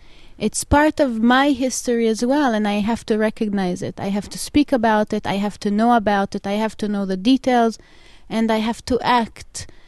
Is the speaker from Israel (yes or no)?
yes; Haifa, Haifa District, Israel; No, I grew up in Haifa.